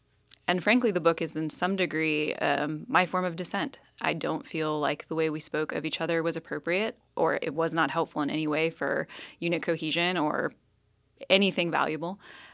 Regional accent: West Virginia, United States; I am a West Virginia girl.

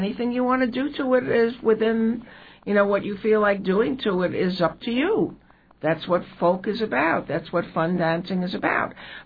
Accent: New York, United States; I'm from New York. That wasn't summer.

